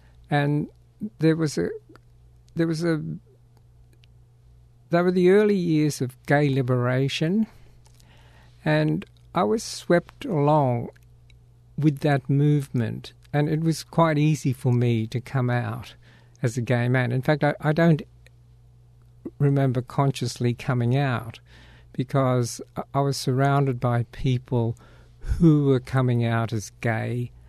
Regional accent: Dimbula, Queensland, Australia; I was rather isolated in growing up in North Queensland.

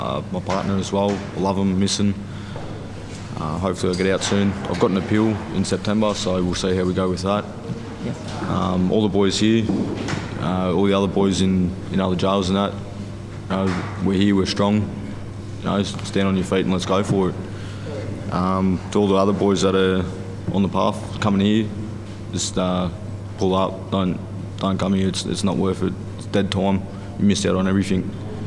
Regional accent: New South Wales, Australia; from Wadjuri, New South Wales.

